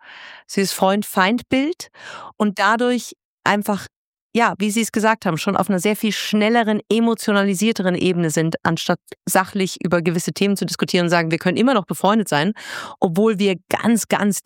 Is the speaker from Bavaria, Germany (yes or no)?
yes; Munich, Bavaria, Germany; born there; Aber meine Familie wohnt noch in München, bin gebürtige Münchnerin.